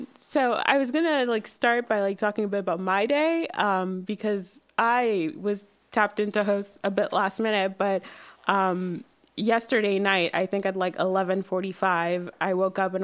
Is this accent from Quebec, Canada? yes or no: yes; Saint-Léonard, Quebec, Canada; But it's a great place to grow up. And I think my funniest anecdote about growing up in Saint-Léonard is